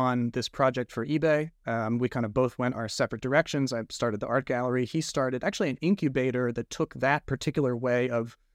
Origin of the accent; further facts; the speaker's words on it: West Virginia, United States; I grew up in West Virginia. I have a pretty strong accent when I go home, and I want the machine to be able to understand the West Virginian just as well as the Californian